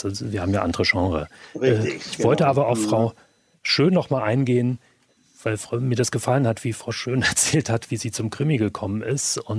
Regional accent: Germany; born there; Ich bin im Osten geboren

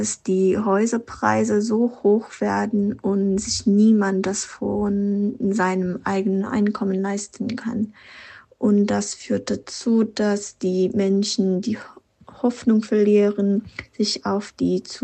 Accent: South Korea; da ich meine Kindheit in Korea verbracht habe

